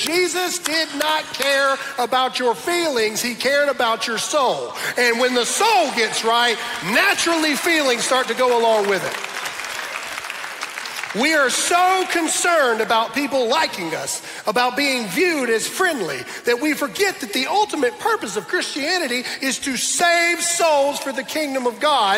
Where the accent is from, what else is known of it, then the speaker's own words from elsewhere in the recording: the South, United States; Now, I realize I'm from the South.